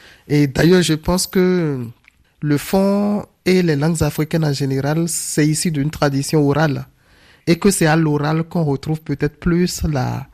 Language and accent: French; Benin; moved away as an adult; now in France; je suis béninois et j'ai 31 ans. J'ai grandi au Bénin, je suis arrivé en France à l'âge de 18 ans.